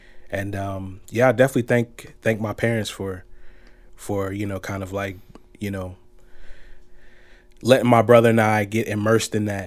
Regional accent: Philadelphia, Pennsylvania, United States; I'm from Philadelphia

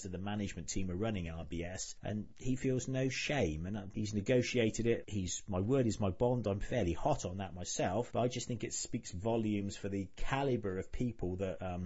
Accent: United Kingdom; I, as the British taxpayer, you know, we're funding that.

